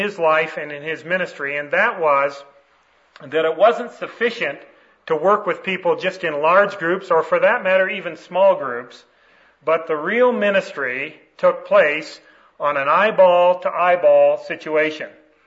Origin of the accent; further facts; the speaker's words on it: Canada; I was born and raised in Canada